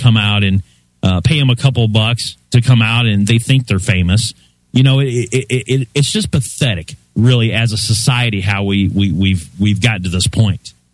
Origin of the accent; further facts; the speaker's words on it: Anniston, Alabama, United States; what they did to my home state of Alabama, Anniston, Alabama, back in the day